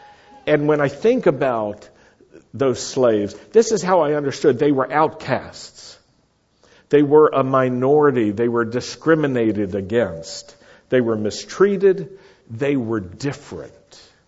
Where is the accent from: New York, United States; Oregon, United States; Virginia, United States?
Virginia, United States; Roanoke; I grew up in Virginia, in Roanoke, Virginia, southwest in the Blue Ridge Valley, the Shenandoah Valley, Blue Ridge Mountains.